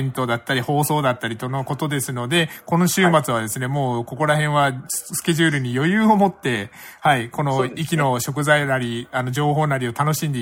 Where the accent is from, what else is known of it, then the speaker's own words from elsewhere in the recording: Fukuoka, Japan; 僕は福岡人からしたら